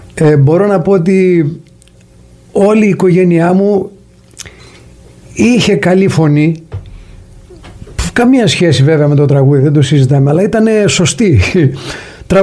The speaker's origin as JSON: {"language": "Greek", "town": "Argos", "region": "Peloponnese", "country": "Greece", "said": "Είμαι από το Άργος της Πελοποννήσου."}